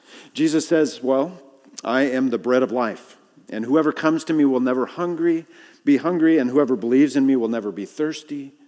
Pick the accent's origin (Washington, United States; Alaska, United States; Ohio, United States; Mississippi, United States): Washington, United States; Seattle; You know, I grew up on Queen Anne, went to Queen Anne High School, played baseball over at the field.